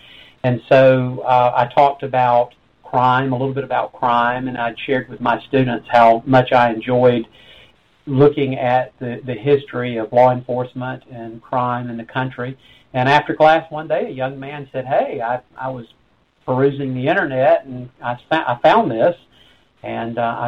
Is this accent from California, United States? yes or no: no; Georgia, United States; Born and raised in Georgia and educated in Georgia